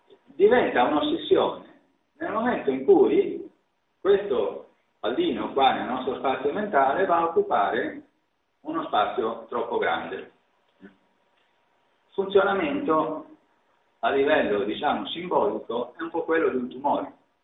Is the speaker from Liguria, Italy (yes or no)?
yes; Liguria, Italy; nel mio paese, io vengo dalla Liguria